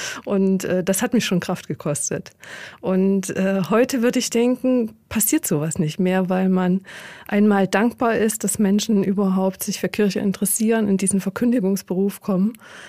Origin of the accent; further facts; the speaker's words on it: Thuringia, Germany; now in Fulda, Germany; Ich pendel ja jede Woche noch von Fulda nach Thüringen in meine alte Heimat